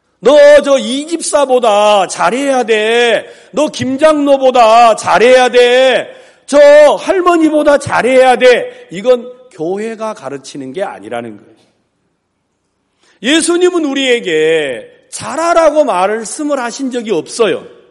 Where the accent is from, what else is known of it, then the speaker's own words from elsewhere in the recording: Wando, South Jeolla, South Korea; 전라남도 완도군 소한면 비자리 1169번지 하는 제가 섬에서 났습니다. 이제 완도도 섬인데 완도에서 배 타고 이제 요즘은 쾌속선이 생겼어요.